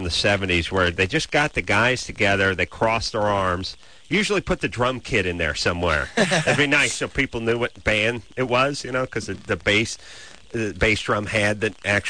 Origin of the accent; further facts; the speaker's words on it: United States; I never was more angered as an artist and as an American and a patriot and a broadcaster